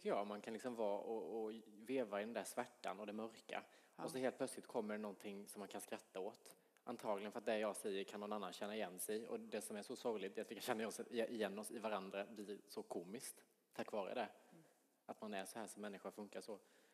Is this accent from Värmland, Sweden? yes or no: no; Lanna, Jönköping County, Sweden; Men jag kommer från Lanna utanför Värnamo, en by där det bor 350 pers.